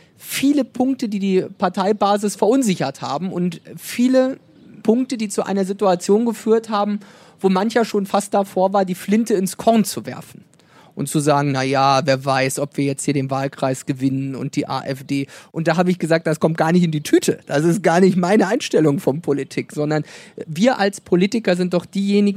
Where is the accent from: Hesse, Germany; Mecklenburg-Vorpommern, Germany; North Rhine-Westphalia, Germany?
Mecklenburg-Vorpommern, Germany; auch für meine Heimatregion und auch für Vorpommern